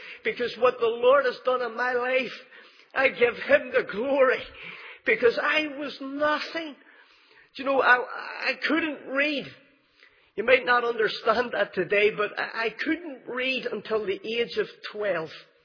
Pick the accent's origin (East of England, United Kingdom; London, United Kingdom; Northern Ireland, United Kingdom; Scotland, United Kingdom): Northern Ireland, United Kingdom; Belfast; You might know from the accent that I am from Belfast, the Shankill Road in Belfast.